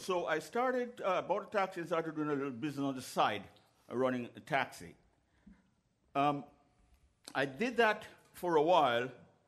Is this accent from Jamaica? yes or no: yes; Jamaica; I have so many happy memories from growing up in Jamaica.